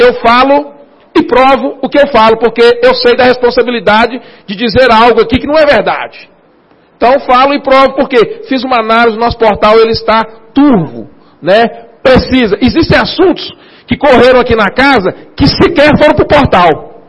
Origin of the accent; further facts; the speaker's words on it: Minas Gerais, Brazil; Uai, e falo uai porque eu sou mineiro mesmo, uai.